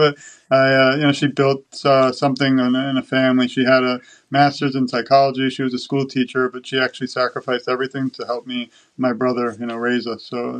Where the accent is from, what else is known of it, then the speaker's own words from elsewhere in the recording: Brooklyn, New York, United States; My background is I'm from Brooklyn, New York. Grew up.